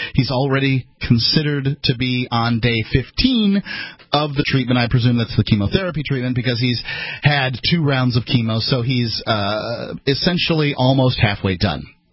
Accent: Florida, United States; Now, I'm from Manatee County, Florida, and I'm right there next door to Hillsborough

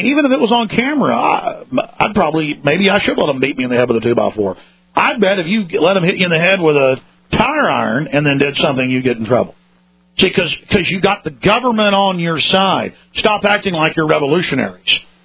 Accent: Dallas, Texas, United States; I used to get a lot of fights growing up in Dallas. It's pretty rough.

